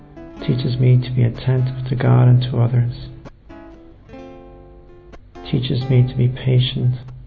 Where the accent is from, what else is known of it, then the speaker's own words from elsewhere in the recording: Dublin, Leinster, Ireland; now in London, United Kingdom; I live in Canning Town in the east end of London. I'm from Dublin and I'm a member of the Franciscan Friars of the Renewal.